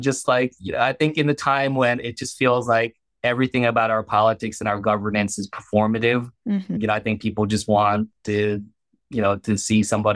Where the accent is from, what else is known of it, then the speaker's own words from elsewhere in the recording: Morristown, New Jersey, United States; also born or lived in Marlton; I'll go with my hometown. There's a good, it's called Moore's Bagel in Morristown. They have another, it started off in Marlton, which is another town that I grew up in.